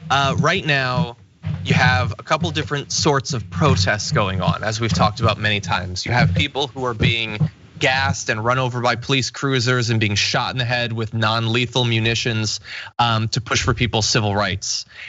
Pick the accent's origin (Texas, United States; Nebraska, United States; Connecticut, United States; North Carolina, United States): Connecticut, United States; Bridgeport; So I'm from Bridgeport, Connecticut. So P.T. Barnum is all up in that.